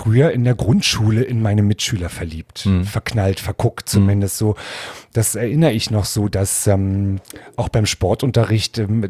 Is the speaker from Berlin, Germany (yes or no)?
yes; Berlin, Germany; Ja, ich bin Berlinerin in Neukölln, geboren in Britz.